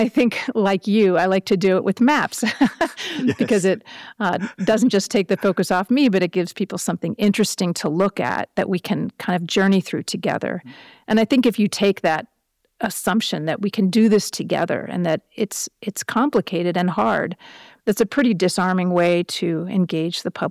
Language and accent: English; United States; I've certainly experienced that just as an American citizen.